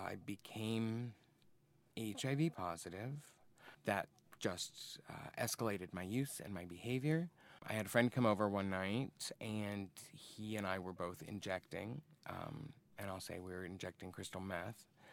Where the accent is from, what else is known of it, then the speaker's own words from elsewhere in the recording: Arizona, United States; moved away as an adult; now in Chicago, United States; Well, like I said, I'm about 45 years old. I grew up in Arizona. I moved here about 15 years ago